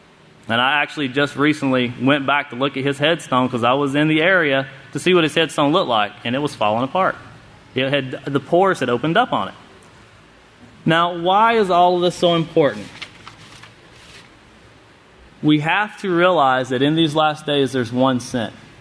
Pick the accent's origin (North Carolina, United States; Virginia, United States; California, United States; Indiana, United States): North Carolina, United States; Cherokee; When I grew up in North Carolina, I grew up right at Cherokee. A lot of my family were from there.